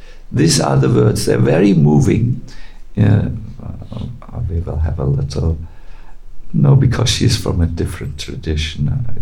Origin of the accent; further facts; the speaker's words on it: North Germany, Germany; I'm from North Germany, no problem.